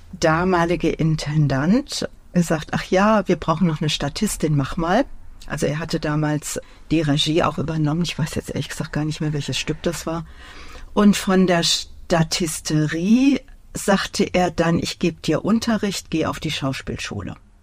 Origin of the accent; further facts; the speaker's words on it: Mainz, Rhineland-Palatinate, Germany; moved away as an adult; Also das war so meine Heimat, bis ich nach dem Grundstudium dann Mainz verließ, ja.